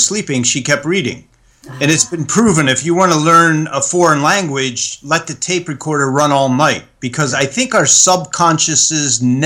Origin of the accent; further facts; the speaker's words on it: Cleveland, Ohio, United States; And I grew up in Cleveland, Ohio, and my dad was this famous football player in the NFL with the Cleveland Browns.